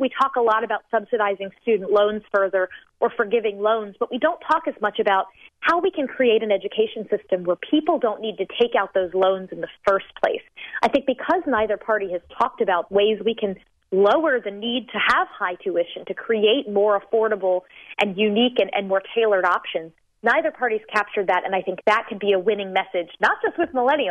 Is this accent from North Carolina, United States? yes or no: no; Florida, United States; I grew up in Florida, so I have an affinity for the two Florida Republicans in the race.